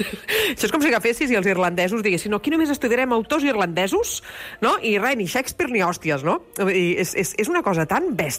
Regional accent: Catalonia, Spain

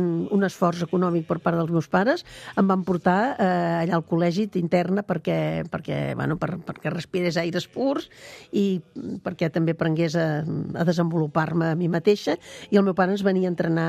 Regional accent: Barcelona, Catalonia, Spain; Sí, sí, sóc de Barcelona.

